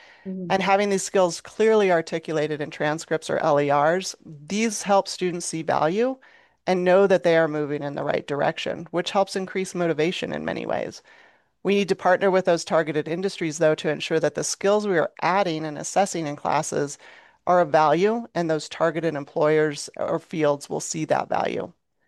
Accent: Colorado, United States; In Colorado, my home state, the Colorado Behavioral Health Pathway was built with the Colorado community system

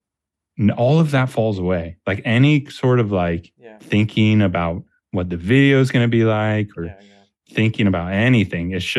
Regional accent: Oakland, California, United States; now in Portland, United States; I mean, I've been in Portland for 32 years. I was born in Oakland, lived in the Bay Area for 8 years. So that's kind of my childhood when I think about it.

